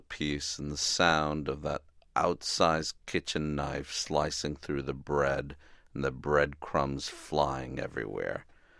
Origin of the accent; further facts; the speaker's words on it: Miami, Florida, United States; I grew up in Miami. I went to Belen Jesuit.